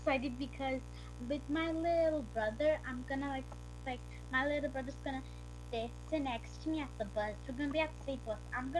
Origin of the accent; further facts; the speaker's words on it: Hudson, United States; I'm 8 years old, and I'm also from Hudson.